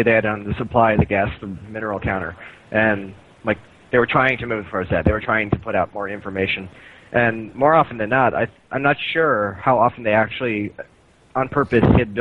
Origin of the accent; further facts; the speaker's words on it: Kalamazoo, Michigan, United States; I've mentioned in interviews that I'm from Kalamazoo, but I never hear anything about, like, from the community.